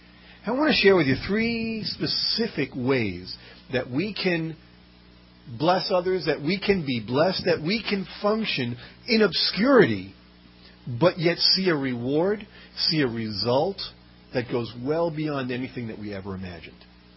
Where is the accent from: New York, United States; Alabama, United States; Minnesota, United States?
New York, United States; Brooklyn; born there; even though I was born in Brooklyn and we come from New York.